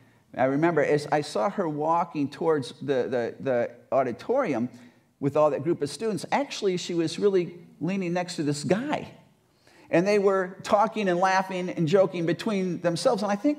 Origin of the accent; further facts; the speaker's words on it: Illinois, United States; I actually had to pull out a map and figure out where Wisconsin was. I grew up in Illinois. I had never heard of this place before.